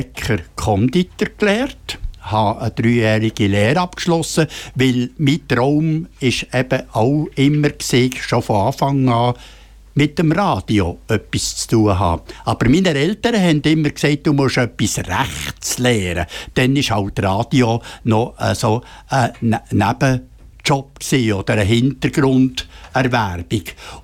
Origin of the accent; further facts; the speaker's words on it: Dieterswil, Bern, Switzerland; also born or lived in Basel; mein Vater hat in Dieterswil, das ist hier bei Münchenbuchsee, ein Haus gekauft. Und dann bin ich dort in die Schule und dort aufgewachsen. Und da habe ich eben jetzt einfach zwei Wurzeln, zwei Standbeine. Das eine ist Basel, Baselbiet, und das andere eben hier im Bernbiet.